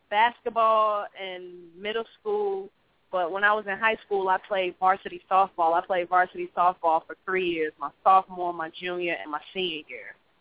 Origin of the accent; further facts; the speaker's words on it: Georgia, United States; but I'm from Georgia. I went to high school out here. Middle school, elementary school. This is where I'm from, born and raised.